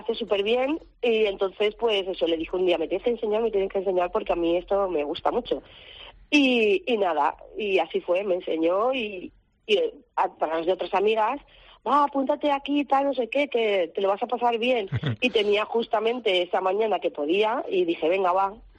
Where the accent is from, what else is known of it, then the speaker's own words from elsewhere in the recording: Valencia, Valencian Community, Spain; Yo soy de la Malvarrosa